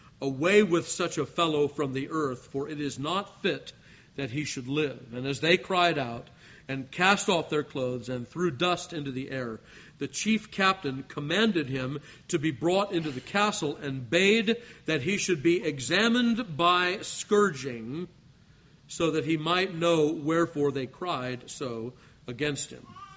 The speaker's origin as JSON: {"language": "English", "town": "Los Angeles", "region": "California", "country": "United States", "tie": "born or raised there", "said": "I grew up in Los Angeles."}